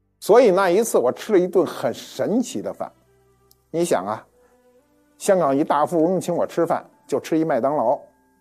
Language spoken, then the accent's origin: Chinese; North China, China; 我记得我小时候在北方枕的最多的就是一种叫荞麦皮枕头